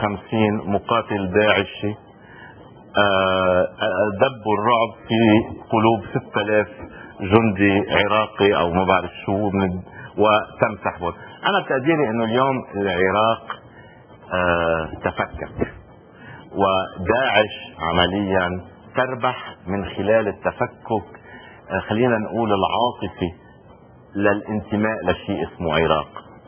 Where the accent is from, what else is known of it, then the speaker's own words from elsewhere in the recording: Lebanon; يعني كوننا نحن لبنانيين وكونه بالآخر عندنا ذاكرة حربية